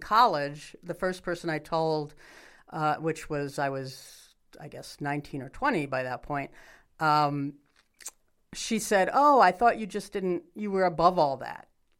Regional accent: New York City, New York, United States; On the Lower East Side.

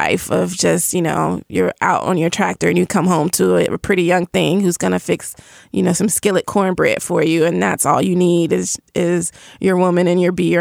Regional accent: Nashville, Tennessee, United States; So I am from Nashville, which is, you know, home of country music, Music City, USA.

